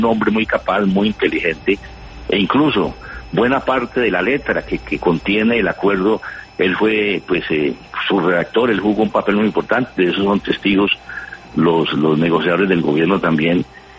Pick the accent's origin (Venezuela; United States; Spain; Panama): United States; Yo soy de Estados Unidos